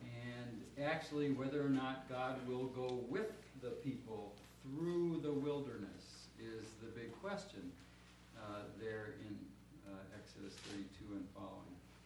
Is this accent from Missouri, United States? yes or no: no; Valparaiso, Indiana, United States; Once again … from Valparaiso, Indiana